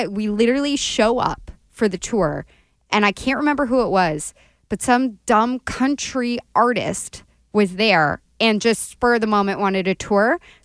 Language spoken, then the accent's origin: English; Washington, District of Columbia, United States; I grew up around Washington, D.C., if you haven't heard. And I went to school in Washington, D.C.